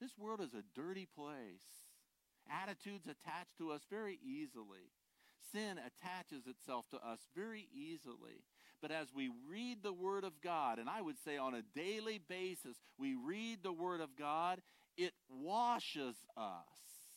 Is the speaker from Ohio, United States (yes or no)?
yes; Ohio, United States; I grew up in Amish territory in northern Ohio, Mennonite